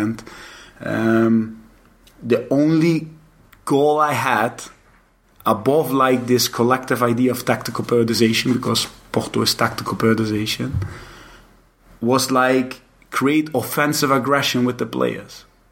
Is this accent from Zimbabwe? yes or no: no; Netherlands; that's something I never witnessed before because I come from Holland.